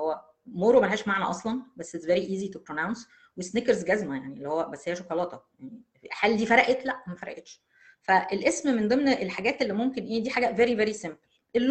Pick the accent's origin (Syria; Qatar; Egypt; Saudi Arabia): Egypt; احنا عندنا في مصر عندنا مشكله في البي والبي